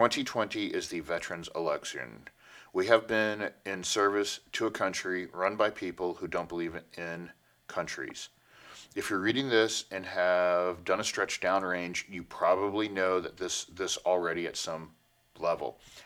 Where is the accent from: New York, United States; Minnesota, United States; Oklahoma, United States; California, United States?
Oklahoma, United States; I was born and raised in Oklahoma, and my family has been putting sweat and dirt in the dirt of this country somewhere or another since the founding.